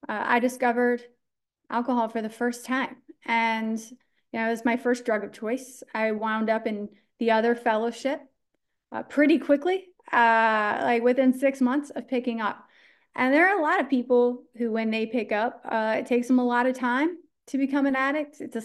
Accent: Texas, United States; So, yeah, I was born in Texas, and this is important part of my story, because I was born, the youngest kid of three.

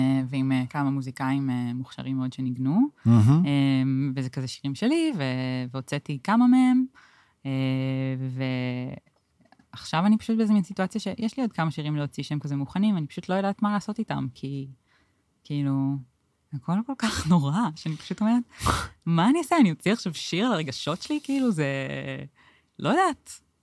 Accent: Ramat Gan, Tel Aviv District, Israel; אני רמת גני.

